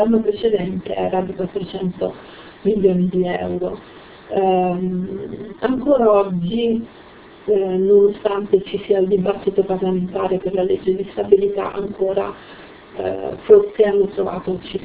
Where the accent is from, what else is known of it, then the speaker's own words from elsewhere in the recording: Rome, Lazio, Italy; io sono di Roma, se nessuno si sente offeso